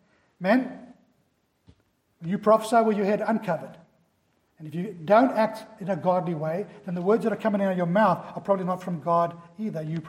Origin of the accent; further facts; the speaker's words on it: England, United Kingdom; I remember when I was in high school, we would have, as English schools, we would have a white shirt, all of us, no matter what school, right throughout the country